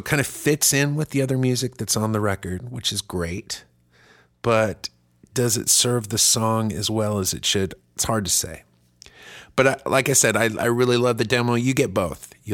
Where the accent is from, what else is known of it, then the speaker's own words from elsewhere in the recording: Germany; I grew up in Germany where it's just nudity's fine